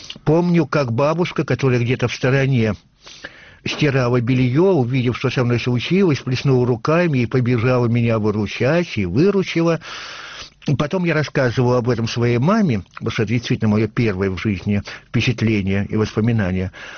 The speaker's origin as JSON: {"language": "Russian", "town": "Tupitsyno", "region": "Vologda Oblast", "country": "Russia", "tie": "born there", "said": "В паспорте вместо моего рождения указана деревня Тупицыно в Вологодской области. Так что по рождению я тупицынский мужик."}